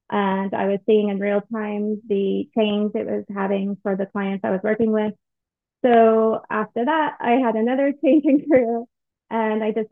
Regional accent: Texas, United States; Yeah, so I am originally from Texas.

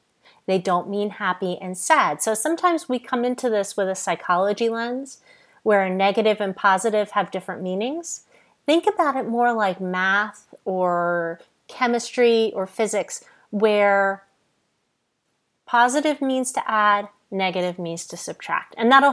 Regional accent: Northeast, United States; I'm from the Northeast, I talk very, very fast, and sometimes my accent gets in the way

